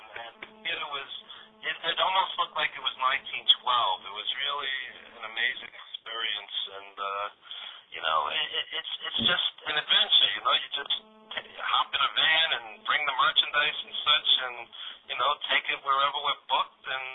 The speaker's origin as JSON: {"language": "English", "region": "New York", "country": "United States", "said": "you're from Australia and I'm from New York"}